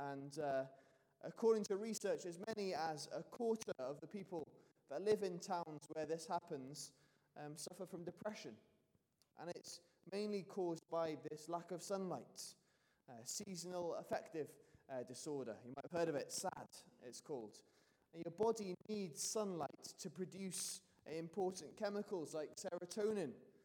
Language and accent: English; London, United Kingdom; I grew up in London, in the Ends, as they call it.